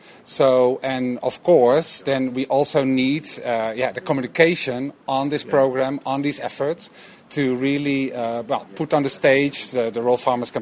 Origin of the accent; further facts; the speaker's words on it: Netherlands; English is a second language; Well, I'm from the Netherlands.